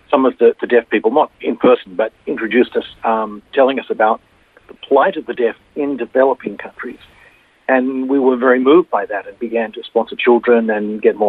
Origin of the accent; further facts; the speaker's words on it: Sydney, New South Wales, Australia; also born or lived in Japan; I'm born and raised in Sydney, but I moved with my wife. My wife's Japanese. We moved to Japan and lived there for 25 years